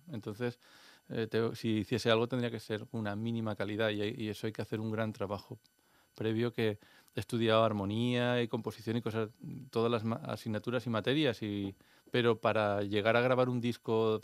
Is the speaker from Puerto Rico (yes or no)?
no; Valencia, Valencian Community, Spain; en mi barrio, donde yo soy del Cabañal, ahí había 3 bandas, ahora no sé si hay 4.